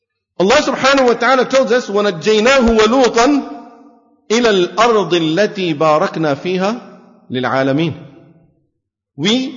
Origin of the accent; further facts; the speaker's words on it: Saudi Arabia; I said, because I was from Saudi Arabia. I'm born and raised over there.